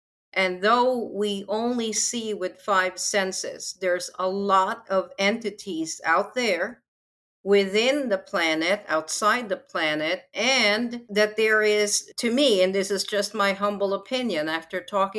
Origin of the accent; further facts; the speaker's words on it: Philippines; since I'm from the Philippines where this all started